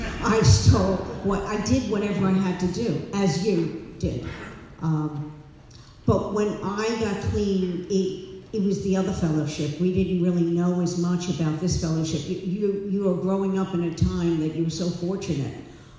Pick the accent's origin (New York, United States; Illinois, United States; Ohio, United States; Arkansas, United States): New York, United States; New York City; I'm from the USA. I'm from New York City. Times Square, you know, what you see in the, that's where I'm from. I am the firstborn in the United States of my family.